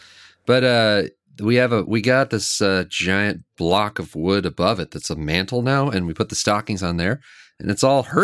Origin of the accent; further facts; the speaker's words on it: California, United States; I always thought growing up in California that it was like something that people in the East had and we didn't have them for some reason.